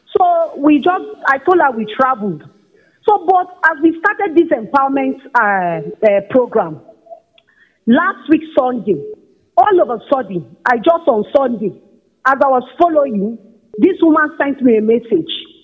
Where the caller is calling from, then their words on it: Abuja, Federal Capital Territory, Nigeria; I'm calling from Abuja.